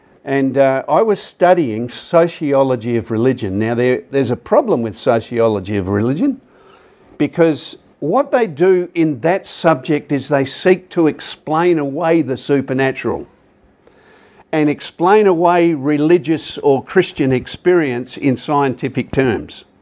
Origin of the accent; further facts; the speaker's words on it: Perth, Western Australia, Australia; I come from Perth. All right? And at that particular point in my life, I'd come from a suburb called Nollamara. It was a working class suburb in the north.